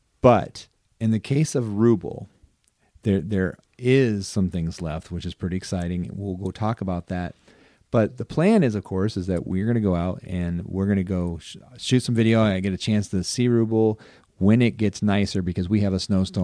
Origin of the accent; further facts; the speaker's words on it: Iowa, United States; I'm from Northwest Iowa. Well, me too.